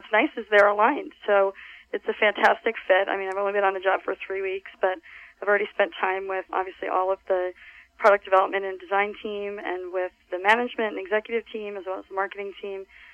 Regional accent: Princeton, New Jersey, United States; So I grew up in the Princeton, New Jersey area.

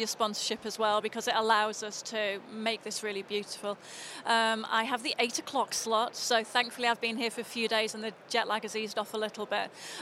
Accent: Liverpool, North West England, United Kingdom; I'm originally from Liverpool, home

